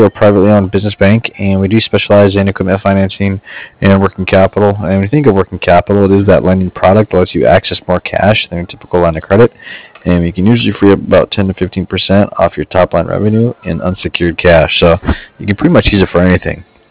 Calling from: Cardiff, California, United States; And I'm calling from Cardiff. That's C-A-R-D-I-F-F, like Frank.

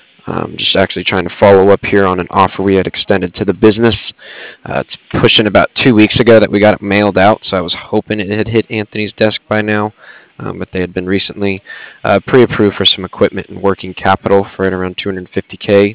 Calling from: Cardiff, Wales, United Kingdom; I'm calling from Cardiff.

